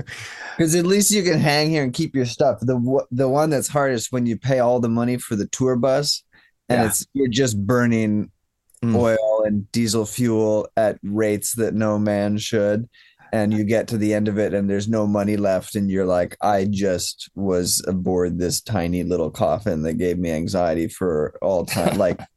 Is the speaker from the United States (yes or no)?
yes; Los Angeles, California, United States; We have a recording studio in Los Angeles, California, where we both come from.